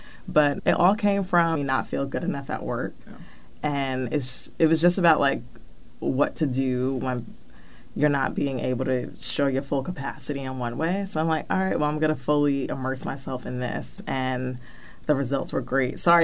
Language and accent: English; New York City, New York, United States; Yeah, born and raised in New York.